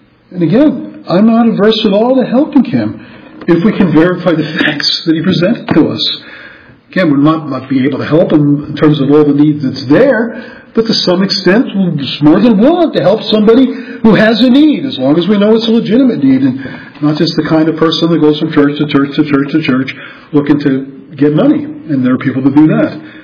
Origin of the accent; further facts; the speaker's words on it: New York, United States; That's why I grew up in New York.